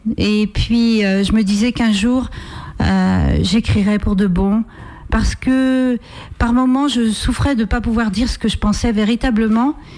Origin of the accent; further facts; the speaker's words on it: Saint-Hilaire-de-Chaléons, Pays de la Loire, France; je viens de la région de la Barre de Mont. Donc, je suis issue de ce pays, pas très très loin, puisque je suis née à Saint-Hyacinthe-Chaléon, donc en Loire-Atlantique.